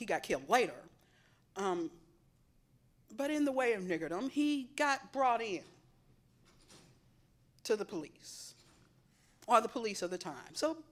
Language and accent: English; St. Louis, Missouri, United States; Now, growing up in St. Louis, we always walk down the middle of the street. It's what we do.